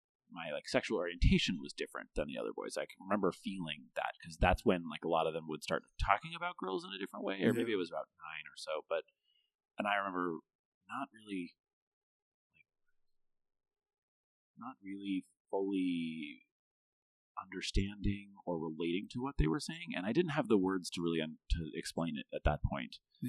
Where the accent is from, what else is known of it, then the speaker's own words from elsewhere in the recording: Seattle, Washington, United States; I was born in Seattle and to two very middle class parents, a nurse and an engineer, kind of like good middle class jobs. And we lived in Seattle for a while